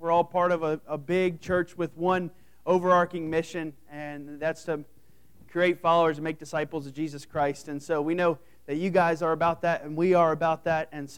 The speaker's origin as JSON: {"language": "English", "region": "Pennsylvania", "country": "United States", "also_born_or_lived": "West Virginia", "lives_now": "Ohio, United States", "said": "And so I am actually from Pennsylvania, and I'll just get this out there right now."}